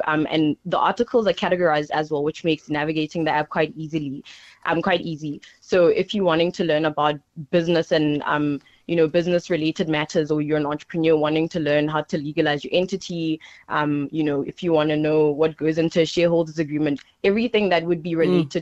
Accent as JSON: {"language": "English", "town": "Soweto", "region": "Gauteng", "country": "South Africa", "tie": "born or raised there", "said": "I grew up in Pimble, Soweto."}